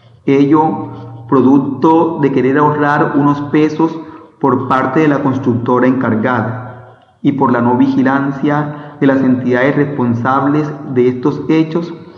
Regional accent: Colombia; nosotros como colombianos

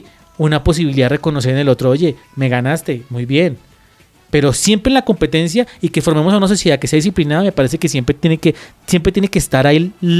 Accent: Colombia; si me represento como colombiano

